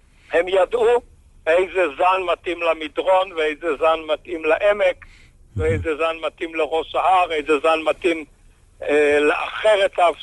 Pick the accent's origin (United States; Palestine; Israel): Palestine; Kfar Etzion, West Bank; אני נולדתי בכפר עציון.